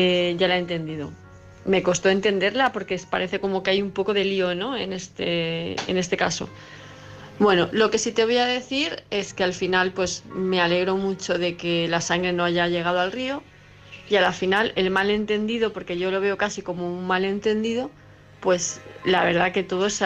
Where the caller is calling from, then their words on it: Palma, Balearic Islands, Spain; de Palma de Mallorca